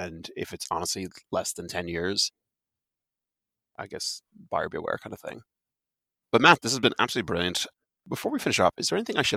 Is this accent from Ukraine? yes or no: no; Ireland; it's going to be a real struggle as an Irish person saying the IRA for the next decade.